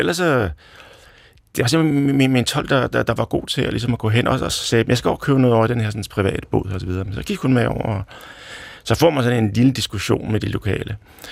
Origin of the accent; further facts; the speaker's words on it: Copenhagen, Capital Region, Denmark; og er forfatter. Jeg kommer fra Nørrebro.